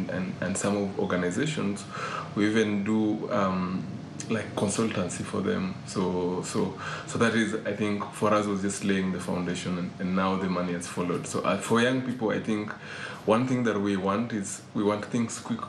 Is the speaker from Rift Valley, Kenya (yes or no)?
no; Mathare, Nairobi, Kenya; Growing up in Mathare was not easy